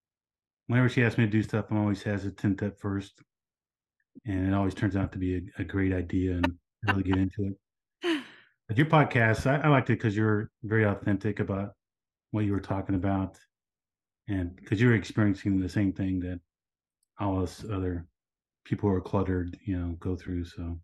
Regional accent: Dallas, Texas, United States; Dallas. I'm from Dallas.

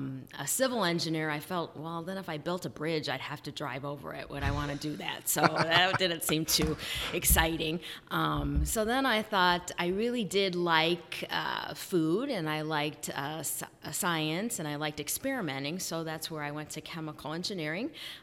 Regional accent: Merrillville, Indiana, United States; I grew up in Merrillville, Indiana. I went to Merrillville High School.

